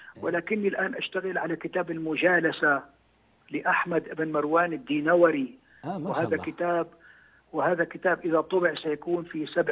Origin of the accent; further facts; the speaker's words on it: Damascus, Damascus Governorate, Syria; وزارة الثقافة والإعلام عندنا في دمشق